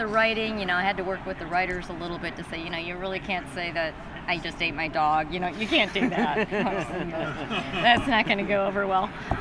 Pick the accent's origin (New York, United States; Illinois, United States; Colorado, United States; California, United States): Illinois, United States; Highland Park; I grew up in this northern suburb of Chicago, Highland Park, where, you know, like, everyone was Jewish.